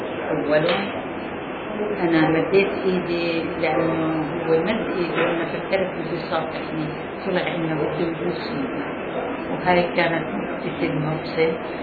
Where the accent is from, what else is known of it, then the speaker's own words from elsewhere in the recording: Palestine; بس لما رحت أنا فلسطينية